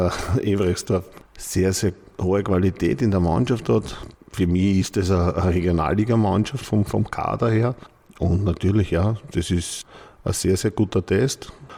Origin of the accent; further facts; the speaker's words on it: Vienna, Austria; Aufgewachsen bin ich im 15. Bezirk, im Wieninger Park. Das ist in der Nähe von der Schmelz, zwischen Schmelz und Claret. Ja, wir haben da gewohnt, direkt.